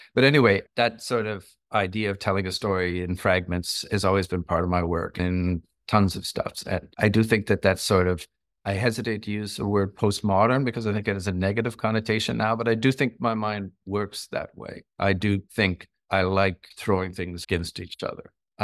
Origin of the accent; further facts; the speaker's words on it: Toronto, Ontario, Canada; I grew up in Toronto, in Canada